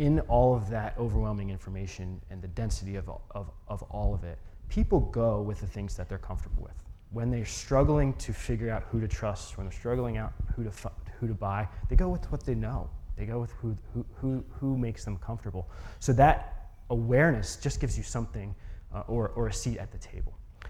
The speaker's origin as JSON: {"language": "English", "town": "Philadelphia", "region": "Pennsylvania", "country": "United States", "said": "as introduced, I'm from Philadelphia, first of all."}